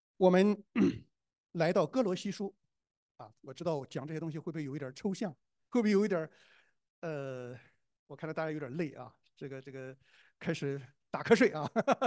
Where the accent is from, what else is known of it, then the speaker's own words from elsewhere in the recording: China; 我们中国人一般的情况下是不会接受的，对吧？